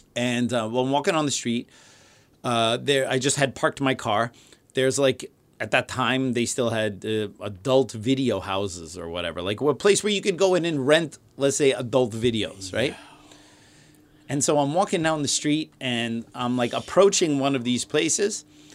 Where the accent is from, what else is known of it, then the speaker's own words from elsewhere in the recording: United States; now in Germany; because they don't know that I'm American. They assume that I'm German.